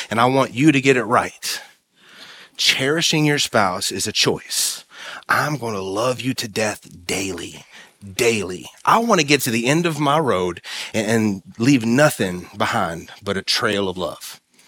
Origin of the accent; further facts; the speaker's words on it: West Virginia, United States; I'm from West Virginia. I can't count like that.